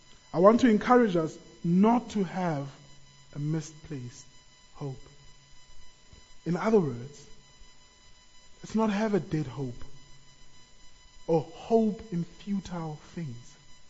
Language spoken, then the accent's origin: English; South Africa; As a South African nation, you know, we do actually face much discouragement.